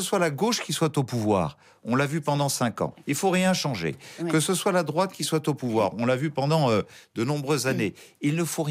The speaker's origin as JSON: {"language": "French", "country": "France", "said": "j'étais du Sud-Est, parce que je suis un petit-fils immigré italien"}